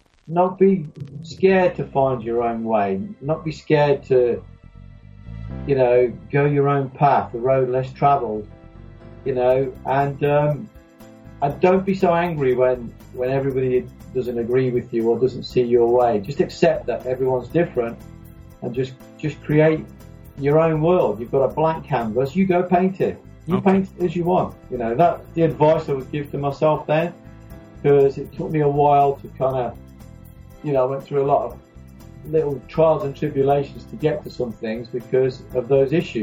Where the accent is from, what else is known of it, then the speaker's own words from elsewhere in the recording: Sicily, Italy; moved away; I had a lot of fights because obviously I came from Sicily, but it wasn't really bullying.